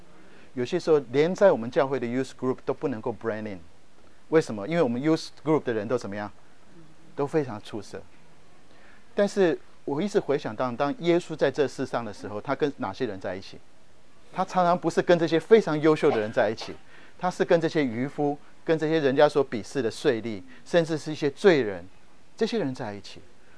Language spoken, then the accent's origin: Chinese; China; 我们中国人都很会读书，我们中国人的父母亲很重视教育